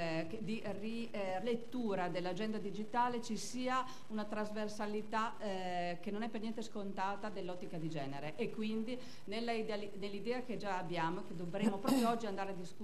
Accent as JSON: {"language": "Italian", "town": "Reggio Emilia", "region": "Emilia-Romagna", "country": "Italy", "said": "qui non c'è scritto da dove vengo, da Reggio Emilia"}